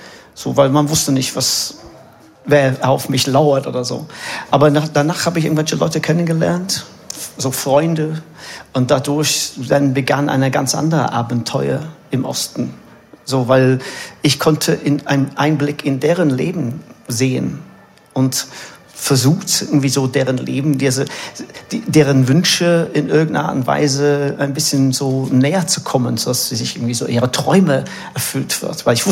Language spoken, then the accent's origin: German; England, United Kingdom; Für mich als Engländer war das ein bisschen einfacher als ein Berliner